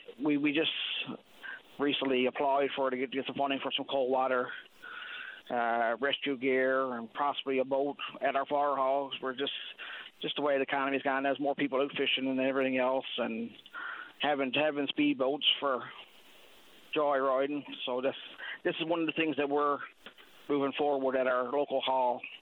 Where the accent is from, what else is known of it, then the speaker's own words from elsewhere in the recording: Chapel Arm, Newfoundland and Labrador, Canada; So I'm from Chapel Arm, so some phone calls locally, I found out that three men were picked up out of the water and were being transported to the local wharf in Chapel Arm.